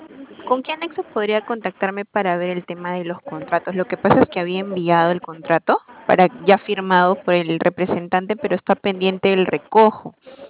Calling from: Lima, Peru; Somos de Lima

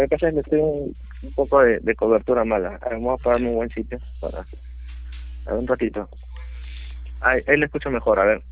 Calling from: San Martín de Porres, Lima, Peru; De San Martín, San Diego.

